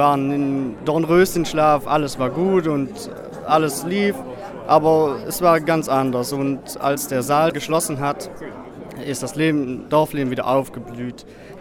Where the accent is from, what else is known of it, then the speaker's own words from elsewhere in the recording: Wallerode, Wallonia, Belgium; mir gefällt es gut in Wallerode. Es ist meine Heimat. Ich bin da aufgewachsen, habe alle meine Freunde da. Ja, habe Bauland, kann da bauen und ja, ich will wieder zurück.